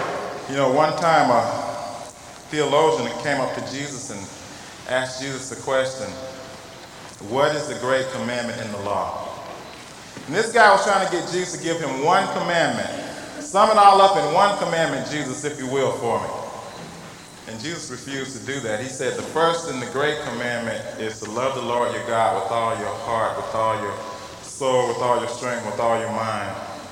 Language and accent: English; Mississippi, United States; You know, I grew up in Mississippi in the 60s.